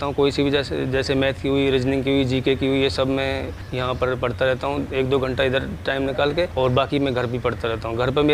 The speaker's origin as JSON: {"language": "Hindi", "region": "Rajasthan", "country": "India", "tie": "born or raised there", "said": "ग्राम post बजेड़ा, तहसील टोडा भीम, जिला करौली, राजस्थान में एक प्रसिद्ध धार्मिक स्थान है मेहंदीपुर बालाजी, उसी के पास में मेरा गांव स्थित है।"}